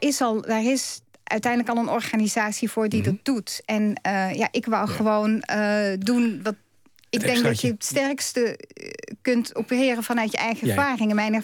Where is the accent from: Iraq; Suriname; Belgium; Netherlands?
Belgium; also born or lived in France; ik ben Belgische en ik heb in Frankrijk gewoond.